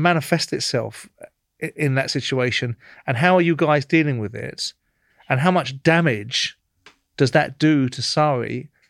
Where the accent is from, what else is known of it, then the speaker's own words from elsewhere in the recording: England, United Kingdom; I mean, obviously, I'm sitting there as an Englishman that got beaten in the Euros last time by you lot.